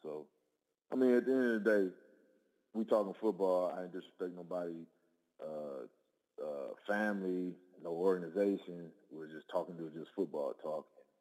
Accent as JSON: {"language": "English", "region": "California", "country": "United States", "also_born_or_lived": "Seattle", "said": "But I was away from California for about, you know, 9 years. And, you know, I love Seattle, man."}